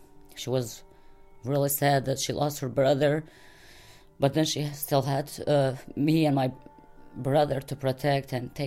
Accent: Kosovo; I'm from Kosovo. I come from a big family. I'm the youngest of 9 kids.

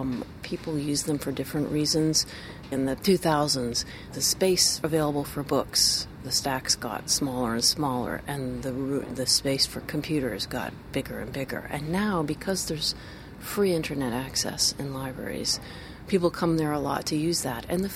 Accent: Washington, District of Columbia, United States; These are American books. I grew up in Washington, D.C., and they were about these animals in a farmyard who all could talk and do things.

